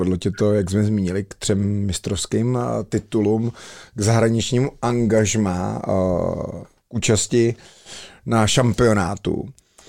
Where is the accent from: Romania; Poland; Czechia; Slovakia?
Czechia; Plzeň, Plzeň Region; já jako Plzeňák a fanoušek Viktorky